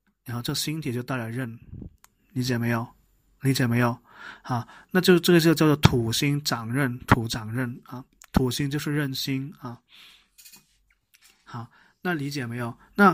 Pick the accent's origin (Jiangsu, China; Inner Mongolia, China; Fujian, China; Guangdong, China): Guangdong, China; 因为我是广东人，我在广东人出生，我就算我去到上海了，我依然是会讲粤语，我依然是会喜欢吃粤菜